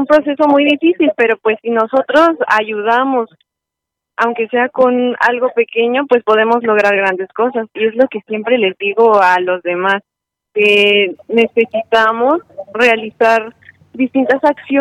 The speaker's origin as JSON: {"language": "Spanish", "country": "Mexico", "said": "yo soy de México, entonces en México pues la industria ecológica no está como muy desarrollada."}